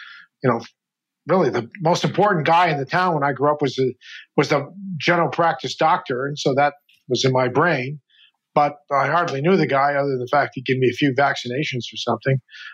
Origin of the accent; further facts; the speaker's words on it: Connecticut, United States; The furthest I had been from my home was, Philadelphia. And I grew up in Connecticut, so I wasn't very far.